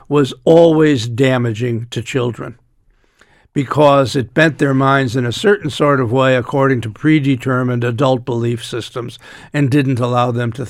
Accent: United States; I mean, I was born and reared in Irish America

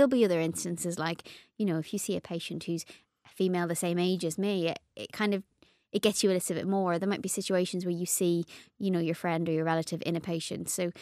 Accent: Ireland; being Irish, I have a huge family

